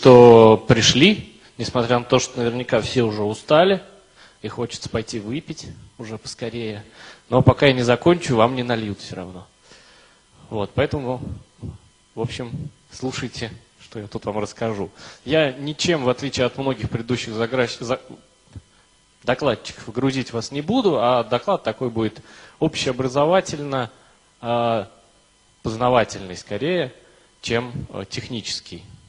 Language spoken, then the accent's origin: Russian; Samara, Samara Oblast, Russia; Я из Самары, там же я вырос, родился, учился, женился и все остальное, что можно делать в родном городе.